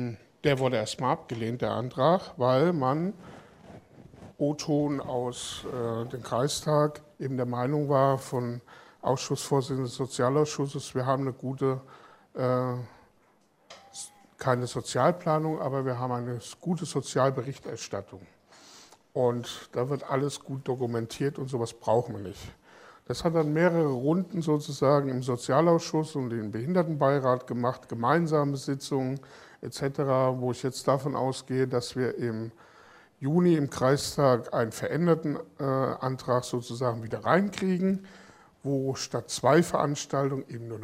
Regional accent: Thuringia, Germany; Ich komme nun aus dem Landkreis Schmalkalden-Meiningen.

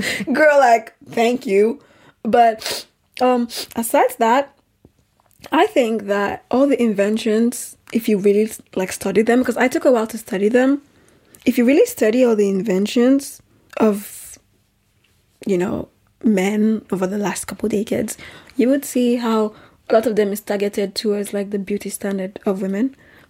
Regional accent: Nigeria; now in Europe; I grew up in Nigeria and we didn't used to shave legs. When I moved to Europe, I saw that people shave legs.

